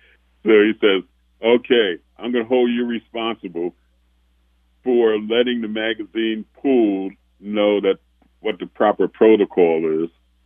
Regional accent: New York, United States; I was fortunate that in growing up in New York, there were a lot of musical influences.

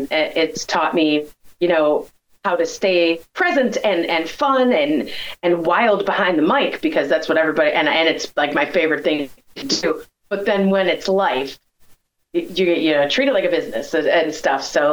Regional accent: Cleveland, Ohio, United States; I grew up in Cleveland, Ohio at Playhouse Square, and I got the gig.

